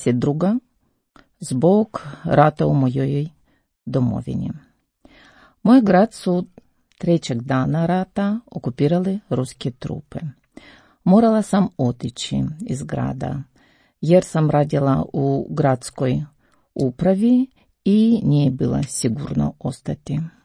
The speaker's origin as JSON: {"language": "Croatian", "town": "Berdyansk", "region": "Zaporizhzhia Oblast", "country": "Ukraine", "second_language": "Croatian", "said": "dolazim iz Ukrajine. Iz malog lučkog grada Berdjanska. Moj grad stoji na obalama Azovskog mora, najtopljego mora na svijetu."}